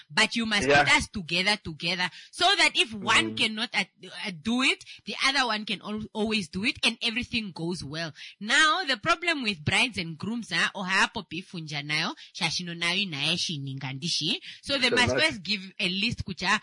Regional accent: Windhoek, Khomas, Namibia; Because I grew up in Katutura.

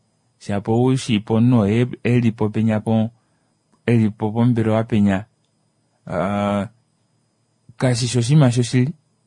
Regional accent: Namibia; I told him, no, I'm from Namibia. I just arrived now here.

